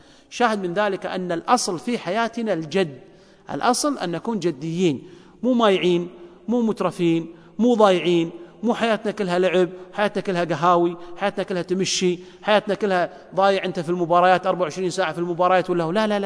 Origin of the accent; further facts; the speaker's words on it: Kuwait; عندنا في الكويت